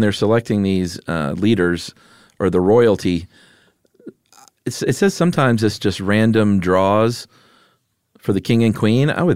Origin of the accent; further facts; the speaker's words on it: the South, United States; I'm from the South, so I've had a moon pie or two in my day.